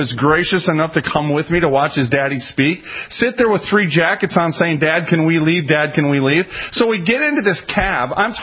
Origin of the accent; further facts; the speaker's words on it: Minnesota, United States; I said, I'm from Minnesota.